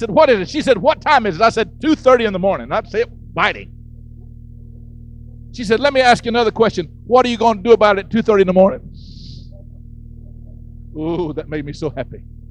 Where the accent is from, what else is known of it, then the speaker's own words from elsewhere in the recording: Florida, United States; I am from Florida, so I can say that.